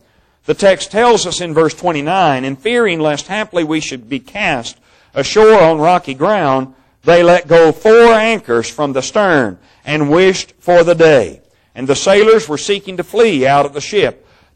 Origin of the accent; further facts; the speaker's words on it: Kentucky, United States; You know, when I was growing up in Kentucky, I didn't get to see too many large boats.